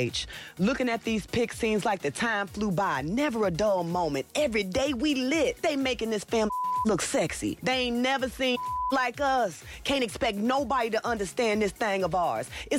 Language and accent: English; Chicago, Illinois, United States; Very much so. I'm from a Chicagoan.